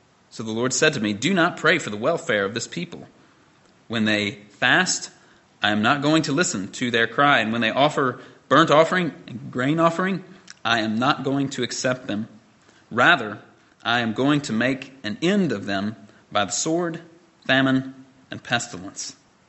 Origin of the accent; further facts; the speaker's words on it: Indiana, United States; a very severe drought that hit the Midwest and my home state of Indiana.